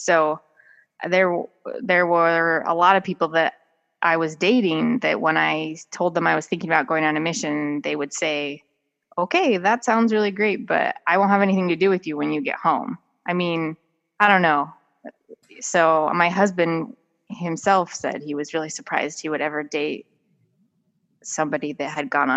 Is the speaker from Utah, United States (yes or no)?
yes; Salt Lake City, Utah, United States; just grew up on the east bench of Salt Lake. I grew up in the same neighborhood that my grandparents lived in.